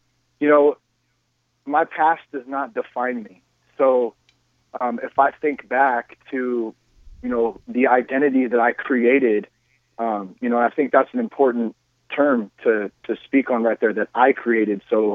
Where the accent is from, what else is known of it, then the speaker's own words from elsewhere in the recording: California, United States; I'm from Northern California, so I mean, I'm California to the fullest, born and raised here.